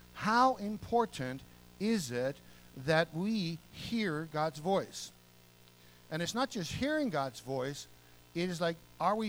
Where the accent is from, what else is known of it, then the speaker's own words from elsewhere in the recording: Lethbridge, Alberta, Canada; as Pastor David shared, we're from Lethbridge, Alberta.